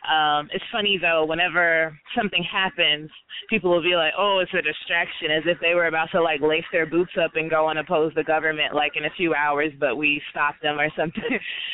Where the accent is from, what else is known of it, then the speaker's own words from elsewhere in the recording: Dallas, Texas, United States; I'm from Dallas, born and raised. I'm 26 years old.